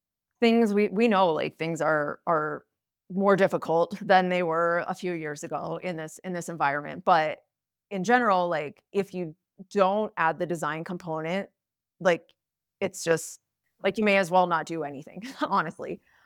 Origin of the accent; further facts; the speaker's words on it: Steamboat Springs, Colorado, United States; and I'm from Steamboat Springs, Colorado.